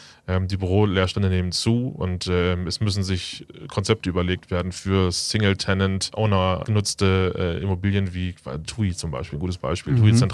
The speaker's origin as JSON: {"language": "German", "town": "Hanover", "region": "Lower Saxony", "country": "Germany", "said": "ich bin Hannoveraner"}